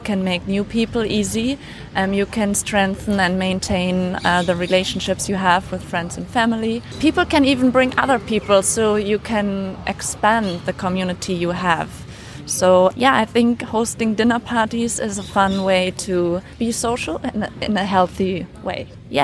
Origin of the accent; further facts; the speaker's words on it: Germany; now in Chiang Mai, Thailand; I'm from Germany. I'm in Chiang Mai right now because I love Thailand and Thai food and the tropical weather.